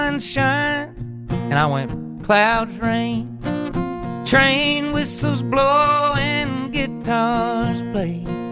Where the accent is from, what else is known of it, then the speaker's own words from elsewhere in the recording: Texas, United States; I'm from Texas, you know.